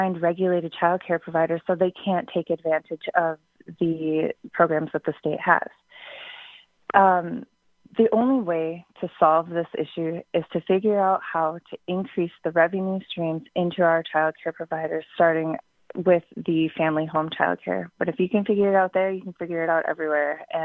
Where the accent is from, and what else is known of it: Merrill, Wisconsin, United States; born or raised there; also born or lived in Wausau